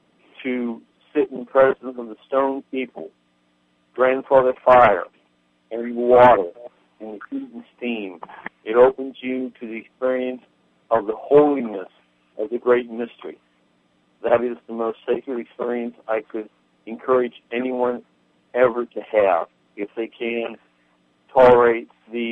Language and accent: English; Titusville, Pennsylvania, United States; Well, I'm originally from Titusville, Pennsylvania, sort of the opposite end of the state.